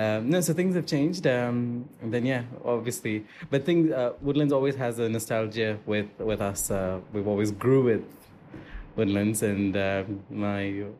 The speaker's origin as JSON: {"language": "English", "town": "Karama", "region": "Dubai", "country": "United Arab Emirates", "tie": "born or raised there", "said": "so I'm a Karama boy, so I grew up in Karama."}